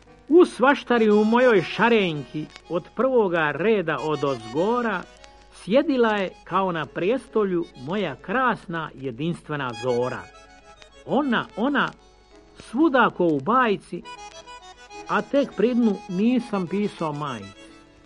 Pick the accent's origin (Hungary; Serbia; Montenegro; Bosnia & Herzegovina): Bosnia & Herzegovina; Bosanska Krajina; Ja sam svoje djetinjstvo proveo u Bosanskoj krajini.